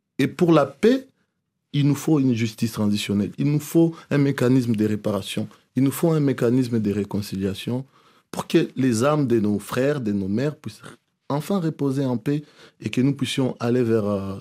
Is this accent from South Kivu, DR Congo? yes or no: yes; Bukavu, South Kivu, DR Congo; Parce que je suis né à Bukavu, donc je suis de la ville de Bukavu.